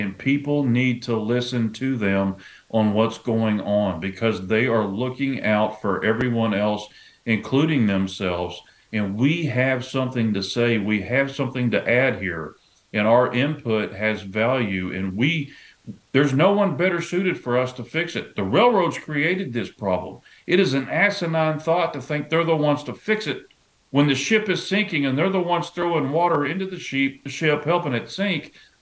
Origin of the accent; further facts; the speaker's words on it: Nashville, Tennessee, United States; Is it going to be my hometown of Nashville, Tennessee?